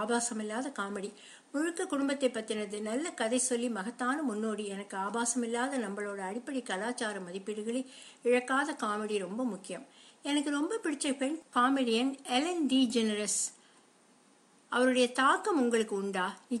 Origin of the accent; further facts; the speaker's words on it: United States; நான் அமெரிக்காவிலேயே பிறந்து வளர்ந்தவன். இந்தியாவுக்கு போயிருக்கேன், ஆனால் அங்கே வசித்ததில்லை.